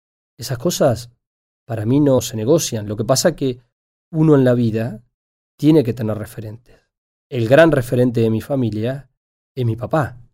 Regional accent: Argentina; Somos muy pocos argentinos los que tenemos ese premio.

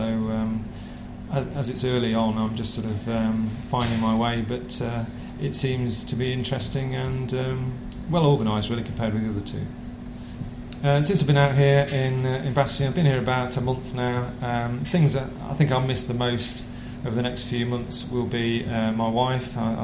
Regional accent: Derby, East Midlands, United Kingdom; I'm aged 40 and I'm from Derby.

